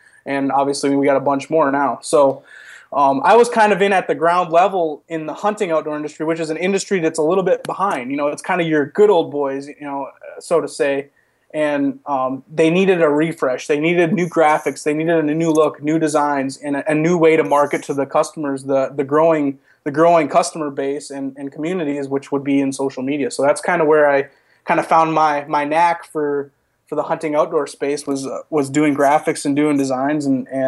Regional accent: Midwest, United States; Well, really, it started, you know, from a young age, growing up in the Midwest.

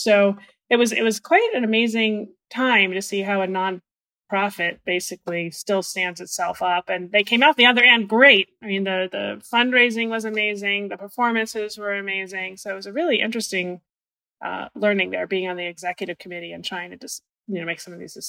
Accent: Northeast, United States; I'm from the Northeast. I have to say, I like a good cup of coffee.

